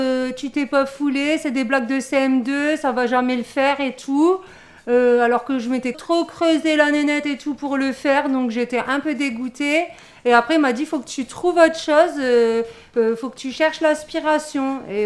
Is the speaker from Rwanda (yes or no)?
no; Hauts-de-France, France; je viens de Wanin. C'est un petit peu à 20 minutes de Lille, à côté de la frontière de la Belgique. Mes parents, ils habitent là-bas, toute ma famille habite là-bas, je viens de là-bas.